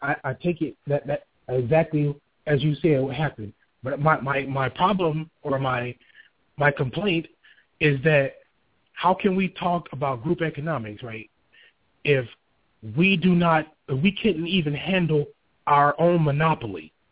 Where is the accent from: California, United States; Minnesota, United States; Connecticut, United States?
California, United States; Pasadena; Me being here, I grew up in Pasadena. Everybody knew there was one place to go get the black hair care products. It was on the corner of Lake and Orange Grove.